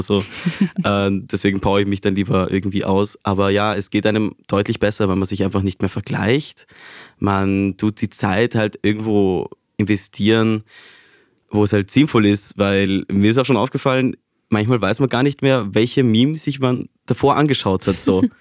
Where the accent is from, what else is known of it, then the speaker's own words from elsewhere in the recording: Venezuela; Also ich komme ursprünglich aus Venezuela